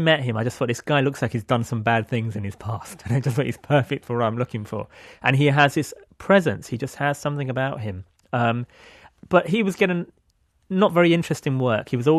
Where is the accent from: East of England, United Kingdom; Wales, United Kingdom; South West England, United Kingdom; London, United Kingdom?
London, United Kingdom; I'm from Britain. I'm a Londoner, born and bred there.